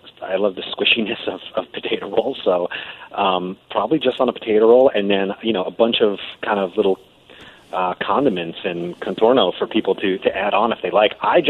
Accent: New Jersey, United States; I'm from Jersey, man. I love hot dogs.

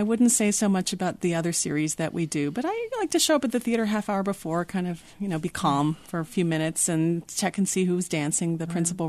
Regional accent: New York City, New York, United States; Well, I was an opera kid as I was growing up in New York City.

